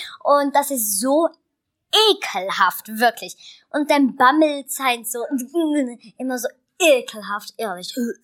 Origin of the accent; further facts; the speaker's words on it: Switzerland; Übrigens, wir kommen aus der Schweiz, deswegen hat … einen Akzent, einen Schweizer Akzent.